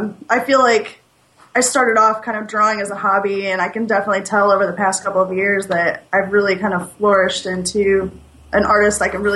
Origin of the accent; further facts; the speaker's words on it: St. Louis, Missouri, United States; also born or lived in Charleston, South Carolina; I'm from St. Louis, Missouri, formerly Charleston, South Carolina for a little bit, but mostly St. Louis.